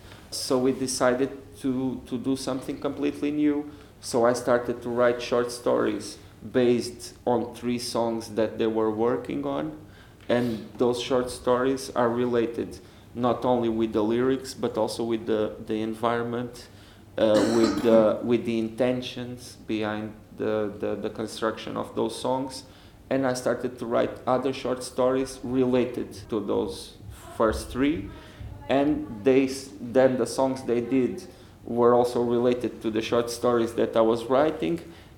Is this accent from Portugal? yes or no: yes; Portugal; born there; English is a second language; And that in Portugal means a lot, because I was born in September 1974.